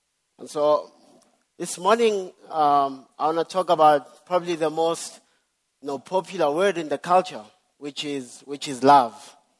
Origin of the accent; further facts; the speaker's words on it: Daveyton, Gauteng, South Africa; So I'm from the East Rand, a township called Davyton. And so in the township, right, kids play outside